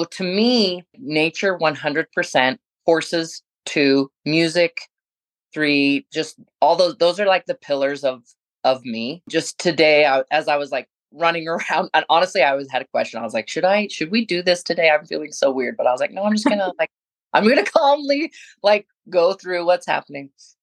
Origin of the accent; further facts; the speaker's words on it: Moran, Wyoming, United States; now in Dubois, United States; I was born and raised in Moran, Wyoming on a ranch. And then now I live over in Du Bois.